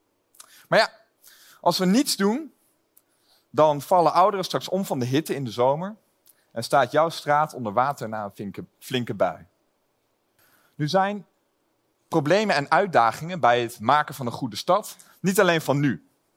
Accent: Lelystad, Flevoland, Netherlands; Ik kom zelf uit Lelystad. Het perfecte voorbeeld van de stad als bouwpakket.

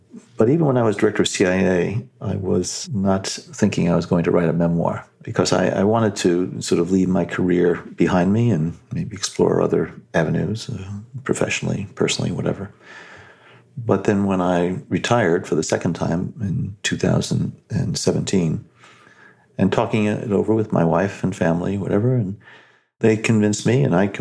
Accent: New Jersey, United States; one that I never anticipated when I was growing up in New Jersey many, many years ago.

